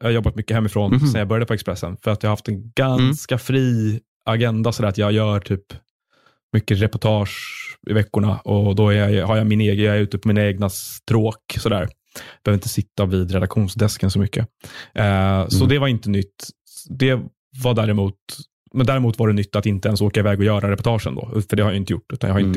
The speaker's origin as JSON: {"language": "Swedish", "town": "Stockholm", "region": "Stockholm County", "country": "Sweden", "tie": "born or raised there", "said": "Men jag är också uppvuxen i Stockholm och i stan, så att jag har lite svårt att inte vara i stan."}